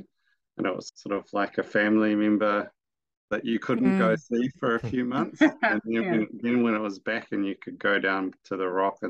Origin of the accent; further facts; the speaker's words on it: Auckland, New Zealand; I grew up in Cockle Bay, which is in eastern part of Tamaki Makaurau, Auckland, and that's named Te Tauranga Waka Manuatiri, which means the landing place of the waka, the canoe of Manuatiri.